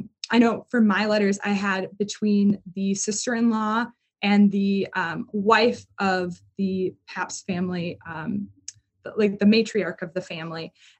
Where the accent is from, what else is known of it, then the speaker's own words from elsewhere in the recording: Milwaukee, Wisconsin, United States; Yeah, so I was born and raised in Milwaukee, as you can probably tell by my accent.